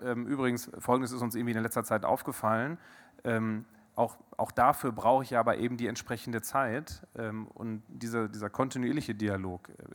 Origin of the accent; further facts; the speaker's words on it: Coesfeld, North Rhine-Westphalia, Germany; aus so einer Stadt wie Coesfeld, wo ich herkomme mit 35.000 Einwohnern